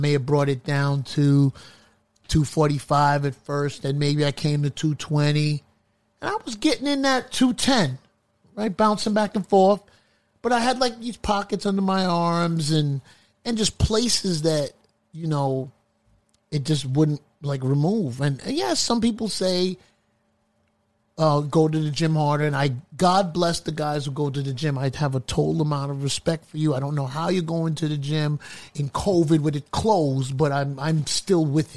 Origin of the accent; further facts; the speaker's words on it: Jamaica; I'm a guy, I'm Jamaican, I'm West Indian.